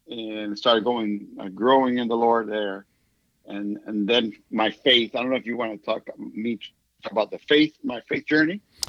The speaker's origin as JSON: {"language": "English", "country": "Dominican Republic", "second_language": "English", "said": "But I went back, when I went back to the Dominican Republic, one of the things that happened that year is that I heard the gospel for the first time"}